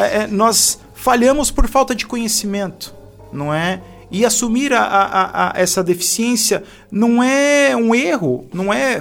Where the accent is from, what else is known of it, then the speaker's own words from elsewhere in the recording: Brazil; now in Portugal; Eu não sou português, mas como brasileiro, como um país colônia, Tenho raízes portuguesas e é fenomenal. Estar no país me traz o resgate da minha ancestralidade.